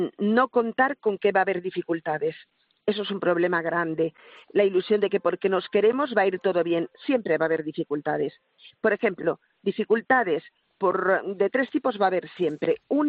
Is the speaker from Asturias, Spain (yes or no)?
yes; Asturias, Spain; allí en Asturias, lo digo por ser mi tierra